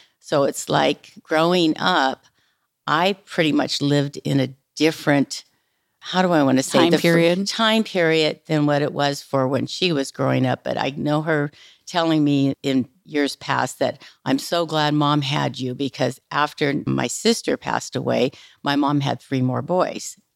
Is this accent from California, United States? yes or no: yes; Alameda, California, United States; Oh, I loved it. I loved it for a lot of the reasons. Back in the 50s, it was safe.